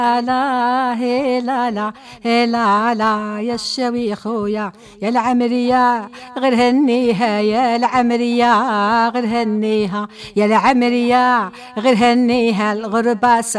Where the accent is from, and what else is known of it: Algeria